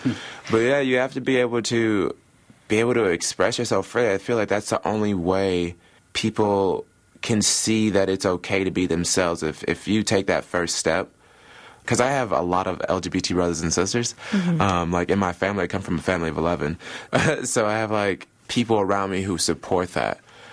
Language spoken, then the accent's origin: English; Milwaukee, Wisconsin, United States; So, born and raised here in Milwaukee. Grew up all over the city, so South Side, living in very like low socioeconomic areas. I grew up really fast.